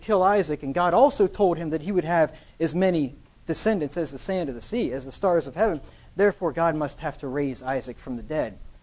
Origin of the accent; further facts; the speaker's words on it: Pennsylvania, United States; I grew up in Pennsylvania. I was converted there.